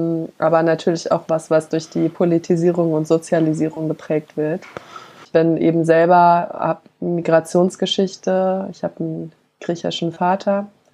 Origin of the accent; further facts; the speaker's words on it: Kassel, Hesse, Germany; Ich bin in Kassel aufgewachsen.